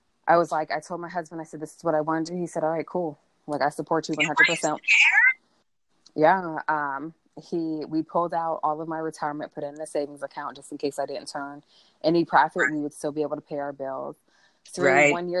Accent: New York, United States; moved away as an adult; now in Atlanta, United States; But I am originally from New York, the Big Apple. I moved to Georgia and became a Georgia peach. I moved down here where I went to Spelman College, and I loved Atlanta and I stayed.

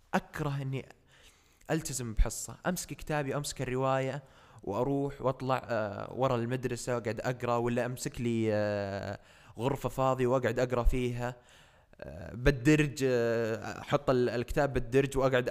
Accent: Al-Qassim, Saudi Arabia; الوحيد من القصيم وضمن الخمسين الأوائل على مستوى المملكة في الابتكار هذا

